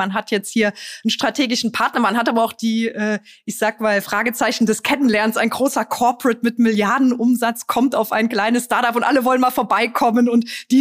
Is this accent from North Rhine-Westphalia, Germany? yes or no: no; Trier, Rhineland-Palatinate, Germany; now in Berlin, Germany; in meiner Heimat, und das ist Trier